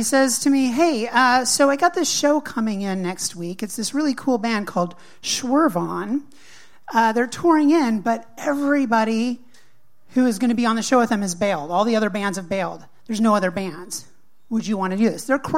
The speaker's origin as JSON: {"language": "English", "region": "California", "country": "United States", "tie": "born or raised there", "moved": "as an adult", "lives_now": "Baltimore, United States", "said": "When I grew up in California, I was in California for my entire life. I never went anywhere else."}